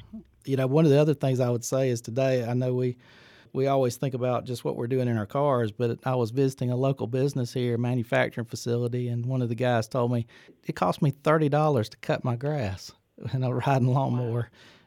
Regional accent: Phenix City, Alabama, United States; from my hometown in the area of Phoenix City gas prices were $4.76 a gallon

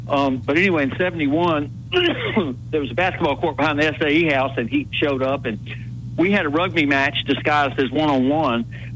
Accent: Charlotte, North Carolina, United States; And I'm from Charlotte, and Myers Park High School, my school, was playing in Chapel Hill for the state championship.

